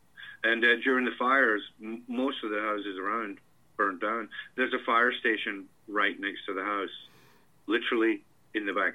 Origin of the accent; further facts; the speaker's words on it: Scotland, United Kingdom; I grew up in Scotland, you know, where witches and warlocks and myths are just the norm.